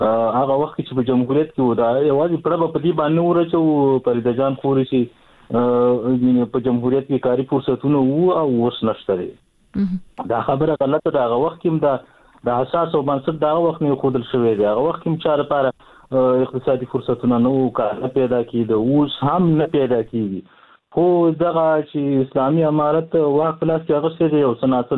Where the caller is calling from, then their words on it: Nangarhar, Afghanistan; ما د ننګرهار د ولایت نه مې اړیکه نیولې.